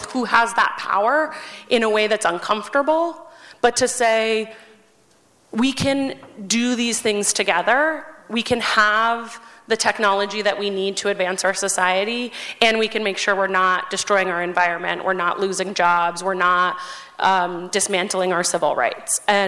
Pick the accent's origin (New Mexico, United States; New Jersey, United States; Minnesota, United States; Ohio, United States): New Mexico, United States; it was already built in my hometown right outside of Albuquerque, New Mexico.